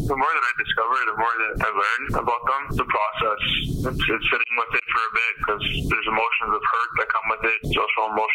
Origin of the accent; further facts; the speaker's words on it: Ontario, Canada; I know what clan I am, I'm Bear Clan, I know I'm Ojibwe, and I know that I'm from Matachewan First Nation.